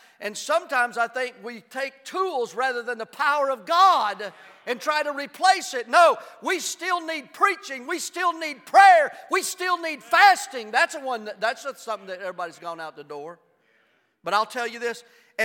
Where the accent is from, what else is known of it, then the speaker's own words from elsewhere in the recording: Tennessee, United States; I'm a Tennessee Vol fan, and I was Tennessee born. I was Tennessee bred.